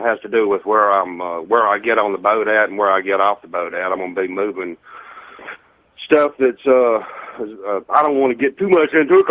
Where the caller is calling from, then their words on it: Louisiana, United States; I'm down below New Orleans on the Mississippi River.